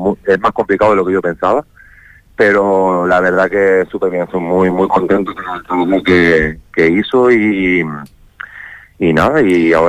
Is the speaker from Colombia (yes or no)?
no; Canary Islands, Spain; yo soy de Tenerife